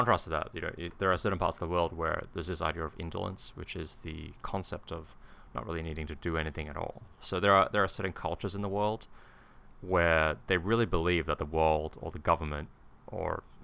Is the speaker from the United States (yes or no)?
no; Australia; for example, I'm from Australia, we have a great social security network, we have free public healthcare.